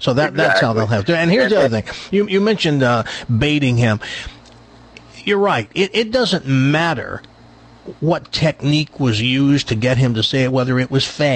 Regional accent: the South, United States; Look, I'm from the South. I'm from the South

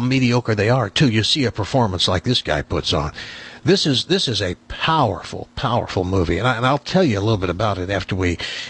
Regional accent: the South, United States; I grew up in the South, and I have a whole different connection to how black people were referred to and not necessarily treated.

